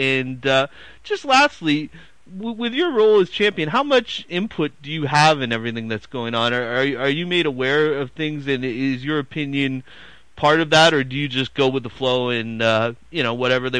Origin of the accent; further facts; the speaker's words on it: Canada; I don't like hockey either, and I'm Canadian, so I'm kind of weird like that.